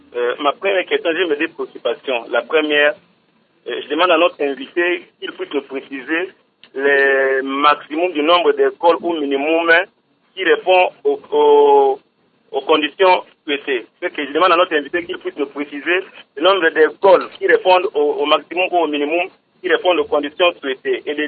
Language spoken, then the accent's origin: French; Kwilu, DR Congo; moi, je suis originaire du territoire de Boumou.